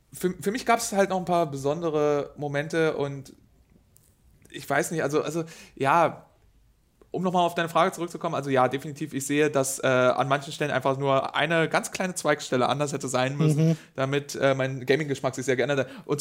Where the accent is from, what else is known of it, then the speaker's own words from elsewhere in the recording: East Germany, Germany; ich komme aus dem Osten